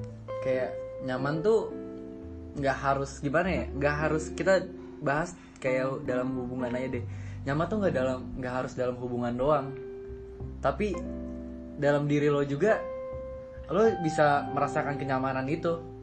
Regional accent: Jakarta, Indonesia; Gue dari Jakarta. Gue dari Jakarta Timur nih.

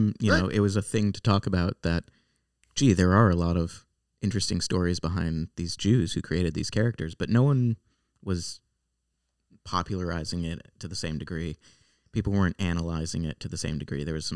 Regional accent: St. Louis, Missouri, United States; So I grew up in St. Louis, Missouri, and I was always an artistic kid.

